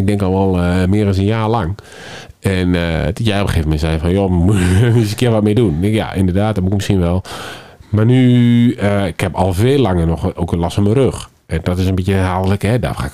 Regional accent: Nijverdal, Overijssel, Netherlands; Ik kom van oorsprong uit Nijverdal.

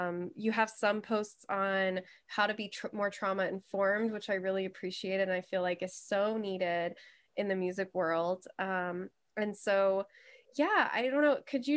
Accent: Florida, United States; we both realized that we're from Central Florida and that we have a lot of the same connections in common.

